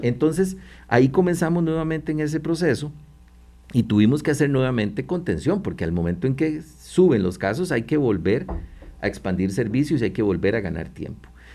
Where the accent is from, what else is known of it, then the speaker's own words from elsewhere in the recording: Costa Rica; Un año después nosotros podemos decir con mucho orgullo, como costarricenses